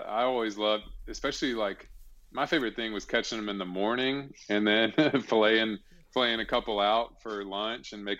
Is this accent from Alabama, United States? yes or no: yes; Alabama, United States; I would go fishing with my dad just growing up, just casting a spinning reel, going after bass, and I grew up in Alabama.